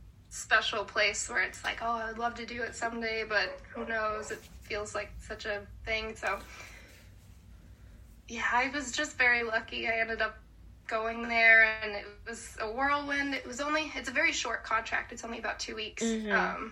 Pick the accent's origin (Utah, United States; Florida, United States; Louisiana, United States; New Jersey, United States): Florida, United States; Orlando; I'm originally from Orlando, and that's where my mom is.